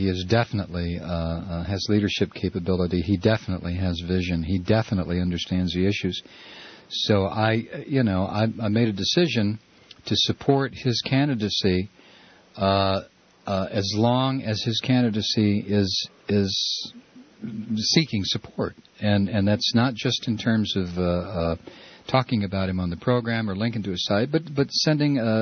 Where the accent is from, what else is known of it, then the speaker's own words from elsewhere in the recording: Toledo, Ohio, United States; I'm from Toledo. That's about 80 miles apart.